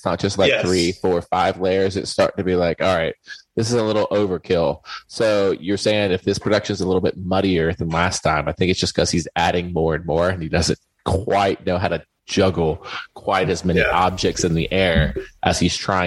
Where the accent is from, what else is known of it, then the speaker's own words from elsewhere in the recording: the South, United States; as someone who grew up in the South